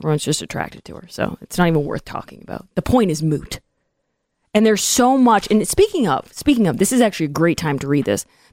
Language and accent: English; Massachusetts, United States; We're not from New York. We're all from Massachusetts.